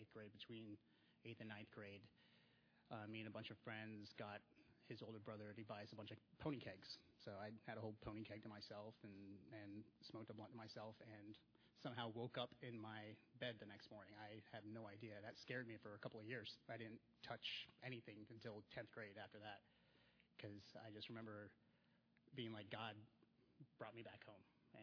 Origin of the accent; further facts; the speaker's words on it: Raleigh, North Carolina, United States; I grew up in Raleigh. I went to all my grade school in Raleigh, North Carolina, which I guess is relatively big. I moved on to a bigger city after that.